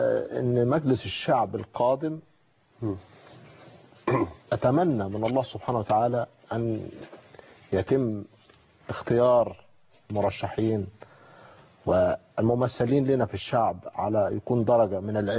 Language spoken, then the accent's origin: Arabic; Egypt; لخدمه بلدنا مصر